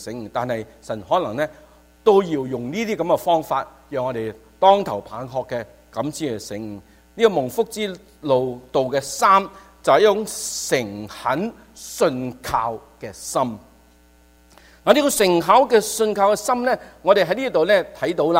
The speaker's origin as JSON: {"language": "Cantonese", "region": "Sabah", "country": "Malaysia", "tie": "born or raised there", "also_born_or_lived": "Hong Kong", "said": "我香港出世，跟住我爸爸去咗马来西亚啦，咁去咗沙巴呢个地方啊。咁沙巴咧嗰度咧就好多客家人嘅吓。"}